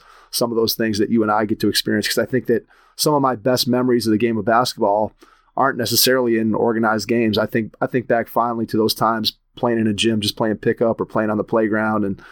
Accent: Cleveland, Ohio, United States; And I grew up in Cleveland, Ohio.

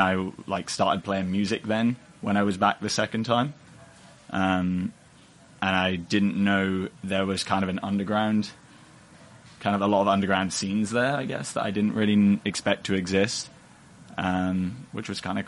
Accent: Great Yarmouth, East of England, United Kingdom; moved away; also born or lived in Dubai; I actually grew up in like a small town in England. It's called Grey Yarmouth. It's like a little seaside town. But I've moved around quite a bit since then. So, yeah, like moved around from... I started in England and then I moved to Dubai.

